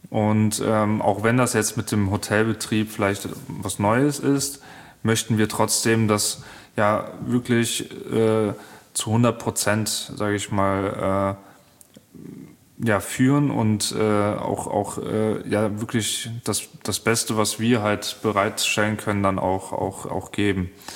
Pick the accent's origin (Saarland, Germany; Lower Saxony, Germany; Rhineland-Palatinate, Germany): Rhineland-Palatinate, Germany; Niederbiber; wir kommen selber hier aus Niederbiber